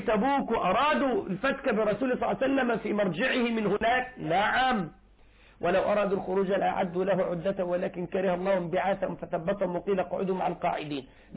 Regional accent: Egypt; عندنا في مصر إعلامي مصر الكذب معهم له رجلان ويدان وعينان وأذنان

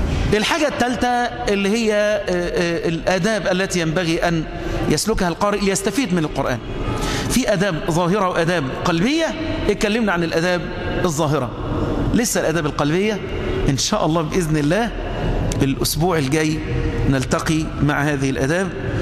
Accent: Egypt; اللهم احفظ بلدنا مصر وسائر بلاد المسلمين.

